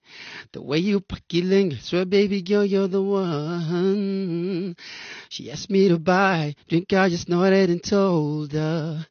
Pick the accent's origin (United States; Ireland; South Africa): South Africa; Bothaville, Free State; By the time you get to the city and everything, you're almost grounded with everything you might need to hustle, you know?